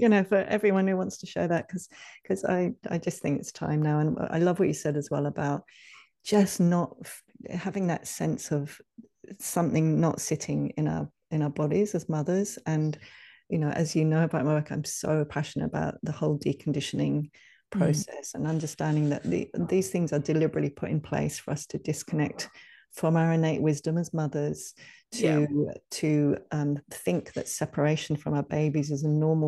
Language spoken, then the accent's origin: English; United Kingdom; moved away as an adult; now in Ireland; Yeah, I was born there. I lived there until I was 30.